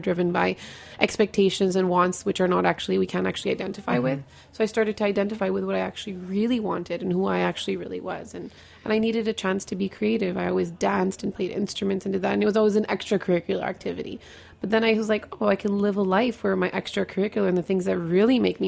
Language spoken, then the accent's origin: English; Montreal, Quebec, Canada; moved away as an adult; now in New Delhi, India; I'm from Montreal, Canada. So, yeah, I'm like I was saying, I'm a proper French-Canadian girl with an Indian exterior and Indian parents.